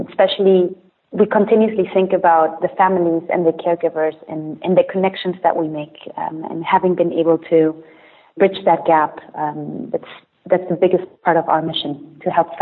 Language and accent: English; Madrid, Community of Madrid, Spain; now in Berlin, Germany; I am originally from Spain, from Madrid.